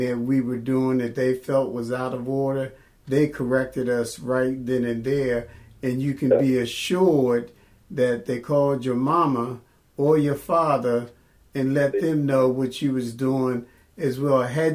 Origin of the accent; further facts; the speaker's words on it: Washington, District of Columbia, United States; as you were growing up in this community, and we are from Washington, D.C., in the Trinidad community, we all played basketball and football together and just did some things.